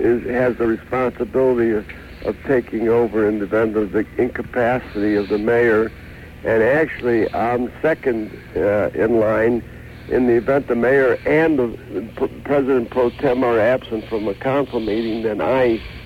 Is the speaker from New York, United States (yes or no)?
no; Chicago, Illinois, United States; if I meet someone from Southeast Asia and I say I'm from Chicago, the first thing they'll say to me, oh, Devon Avenue.